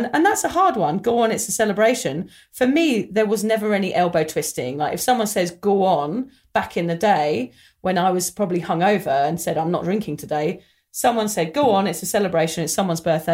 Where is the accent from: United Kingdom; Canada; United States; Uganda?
United Kingdom; England; when we were growing up in England in the mid-90s